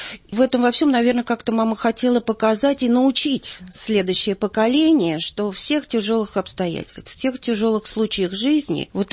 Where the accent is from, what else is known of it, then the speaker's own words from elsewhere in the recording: Moscow, Russia; В этой среде я выросла, несмотря на то, что папа был генерал, занимал большие посты, я выросла в Елохово.